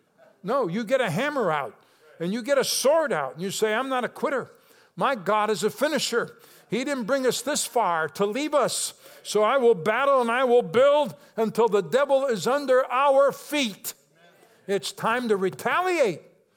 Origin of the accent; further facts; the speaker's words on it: United States; I also am grateful and thankful that I'm an American, and I love my country too, right?